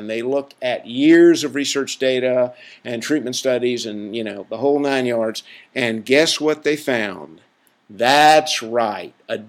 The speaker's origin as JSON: {"language": "English", "region": "the South", "country": "United States", "said": "And I can say that for my, because I'm from the South, good old boy-esque organizations."}